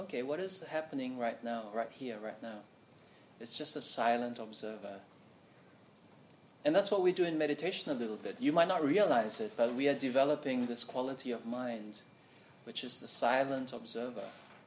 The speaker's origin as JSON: {"language": "English", "country": "Fiji", "said": "I'm from Fiji, so we actually have cyclones."}